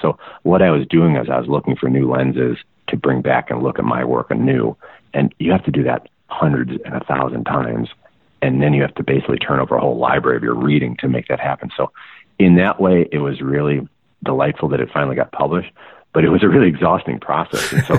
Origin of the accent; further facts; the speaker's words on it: Buffalo, New York, United States; So I was born in the town this university my dad teaches in, but I grew up in Buffalo, an hour away.